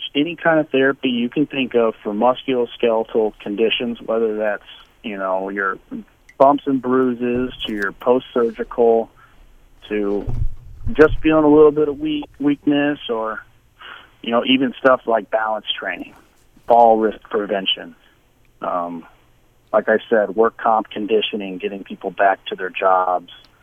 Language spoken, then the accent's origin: English; Augusta, Missouri, United States; I'm actually born and raised in Augusta, Missouri, right across the river. I attended Washington High School.